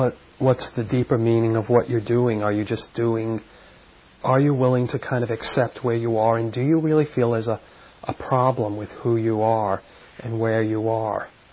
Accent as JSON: {"language": "English", "region": "New York", "country": "United States", "tie": "born or raised there", "said": "growing up in New York, I can think of urban life"}